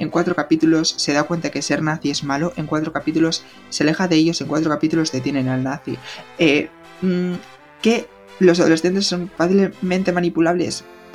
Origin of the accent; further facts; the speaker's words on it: Spain; soy español, a veces pronuncio bien en inglés, a veces pronuncio mal